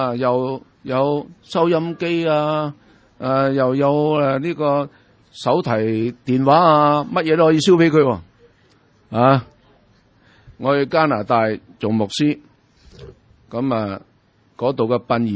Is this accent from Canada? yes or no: no; China; 啊，我哋中国人呢好鍾意自己呃自己。